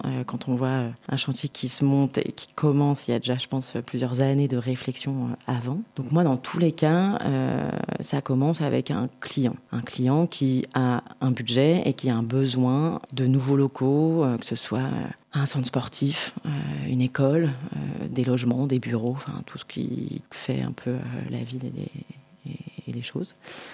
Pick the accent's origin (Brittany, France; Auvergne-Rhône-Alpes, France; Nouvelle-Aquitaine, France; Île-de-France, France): Auvergne-Rhône-Alpes, France; Lyon; j'ai 34 ans, pas encore 35 mais bientôt. Je suis de Lyon, lyonnaise depuis ma naissance.